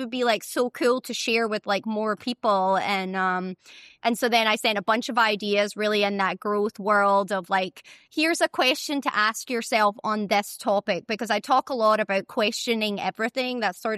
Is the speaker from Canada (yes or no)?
no; Scotland, United Kingdom; moved away as an adult; now in United States; I am obviously born and raised in Scotland. I was a lawyer there before I moved to the US.